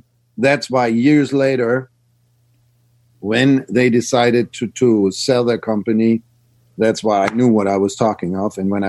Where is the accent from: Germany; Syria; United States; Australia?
Germany; Erlangen, Bavaria; Well, I grew up in the area of Erlangen, what is Bavaria. It's, in Germany, basically, in Bavaria.